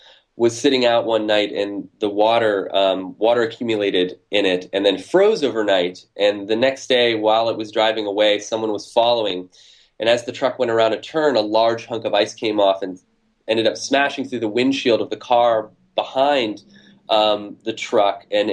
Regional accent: Pennsylvania, United States; And in my own background, I grew up in Western Pennsylvania on a road that had a very sharp bend and a tree that would continually get hit by cars.

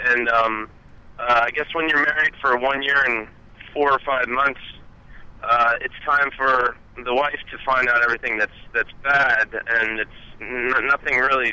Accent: Pennsylvania, United States; I'm from Pennsylvania.

